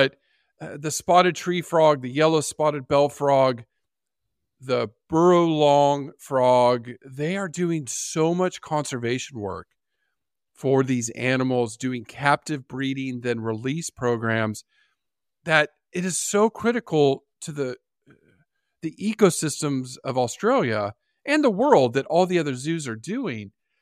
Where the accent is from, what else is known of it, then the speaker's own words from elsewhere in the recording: San Diego, California, United States; I go to San Diego Zoo. That's my hometown zoo, world famous.